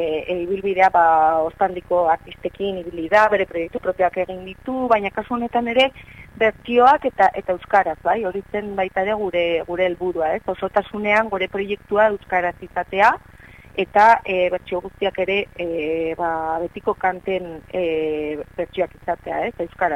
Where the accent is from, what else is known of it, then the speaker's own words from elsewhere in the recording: Villava, Navarre, Spain; Atarrabeakoa gara biak, ezaguna gara, lagunak ere.